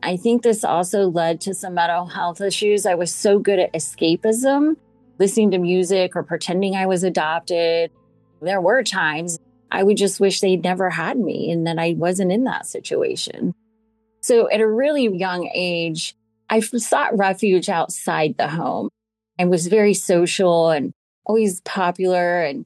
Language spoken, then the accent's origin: English; Irving, Texas, United States; born there; I was born in Irving, Texas.